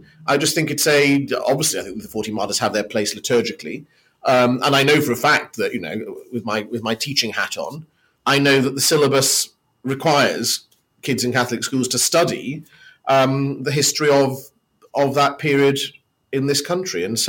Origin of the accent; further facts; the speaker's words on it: Wales, United Kingdom; I grew up in Mid Wales.